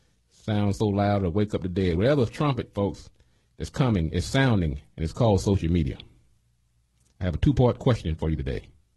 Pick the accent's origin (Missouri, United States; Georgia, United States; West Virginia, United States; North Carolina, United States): North Carolina, United States; I mean, I'm a North Carolinian myself.